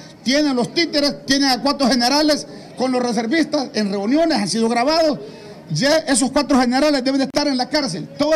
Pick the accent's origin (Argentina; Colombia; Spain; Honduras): Honduras; ni como diputados, ni como partido, ni como pueblo hondureño